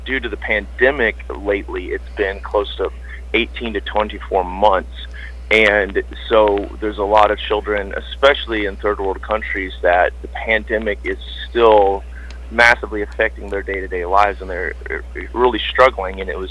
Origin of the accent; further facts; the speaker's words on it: Illinois, United States; When I was 16 years old, my dad was the music minister at the church we grew up there in Illinois.